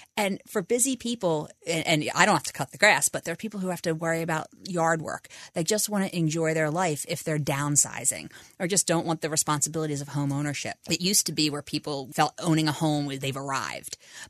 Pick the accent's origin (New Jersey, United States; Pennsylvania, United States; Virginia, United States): Pennsylvania, United States; Philadelphia; I did. I grew up in Philadelphia and I was in high school and moved to the Bluebell area.